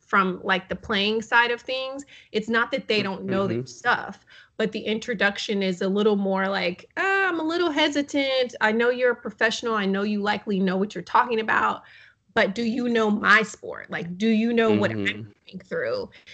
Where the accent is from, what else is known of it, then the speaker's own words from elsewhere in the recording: Texas, United States; the way I knew how to cook was, you know, Southern food. I'm from Texas.